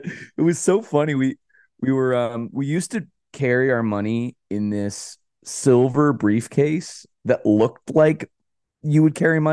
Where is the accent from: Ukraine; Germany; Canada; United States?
Canada; we're Canadian, so we didn't have a bank account in the U.S.